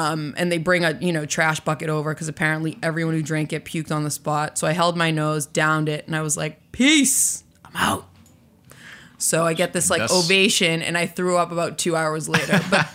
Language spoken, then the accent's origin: English; Boston, Massachusetts, United States; I was born and raised in Boston.